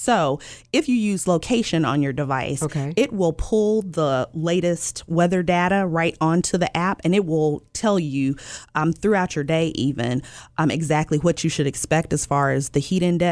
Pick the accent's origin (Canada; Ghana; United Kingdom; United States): United States; Byhalia, Mississippi; I'm originally from Mississippi, a small town named Byhalia. Nobody's ever heard of it, probably, but it's not that far from Holly Springs or not far from Memphis.